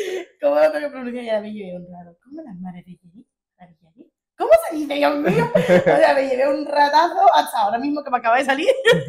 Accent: Jerez de la Frontera, Andalusia, Spain; es de Jerezana, como nosotros tres

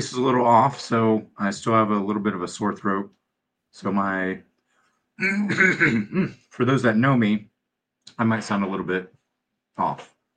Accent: Charlotte, North Carolina, United States; I'm from North Carolina, from Charlotte, North Carolina.

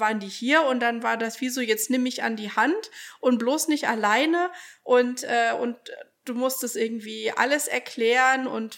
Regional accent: Thuringia, Germany; also born or lived in Florida, United States; wir kommen jetzt ja aus dem Thüringer Wald, da ist ja eben auch sehr grün und bergig und man ist viel draußen.

